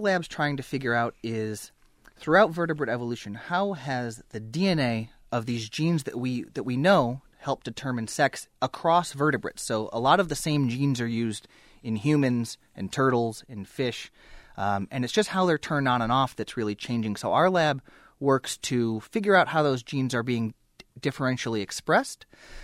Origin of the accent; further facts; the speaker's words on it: Buffalo, New York, United States; Buffalo, New York.